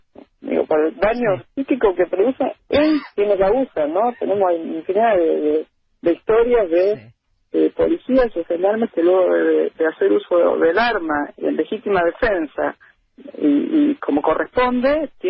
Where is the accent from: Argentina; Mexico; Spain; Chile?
Argentina; somos de Argentina.